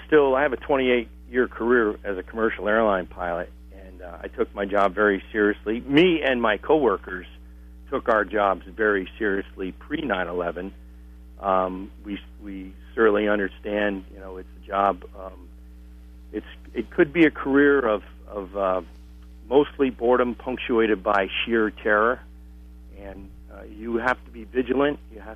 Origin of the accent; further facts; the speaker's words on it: United States; I've never seen such unity as an American of what I saw in New York City.